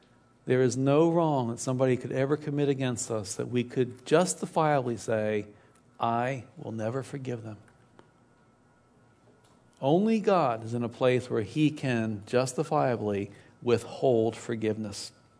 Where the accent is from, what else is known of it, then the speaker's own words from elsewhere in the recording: Baltimore, Maryland, United States; Of a house I grew up with in Baltimore.